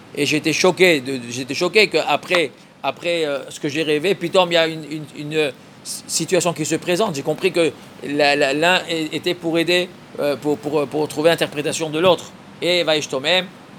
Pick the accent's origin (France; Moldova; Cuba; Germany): France; c'est pas demain la veille, comme on dit chez nous en France, en français.